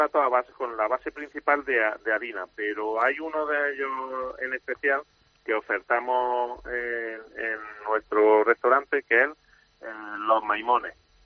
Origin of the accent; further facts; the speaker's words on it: Andalusia, Spain; Como buen andaluz, no exagero.